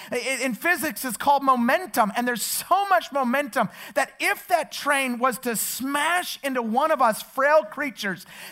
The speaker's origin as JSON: {"language": "English", "region": "Idaho", "country": "United States", "said": "I was preaching in my home state, Idaho."}